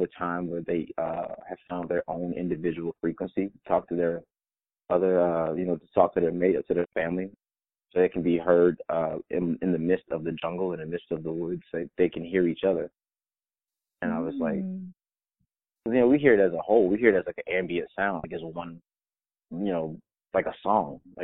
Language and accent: English; Atlanta, Georgia, United States; I'm from Atlanta, so we have our summer nights here, where you can just hear all the crickets